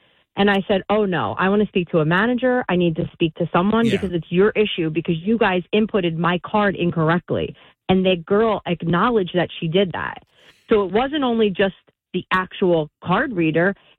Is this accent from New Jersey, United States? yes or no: yes; New Jersey, United States; also born or lived in Staten Island; So I used to live in Staten Island, and I moved to Jersey, but I'm originally from Jersey.